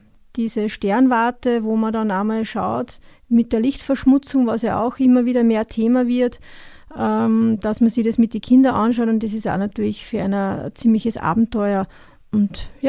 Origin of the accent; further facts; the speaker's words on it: Austria; Darum sind wir auch bei uns im Salzkammergut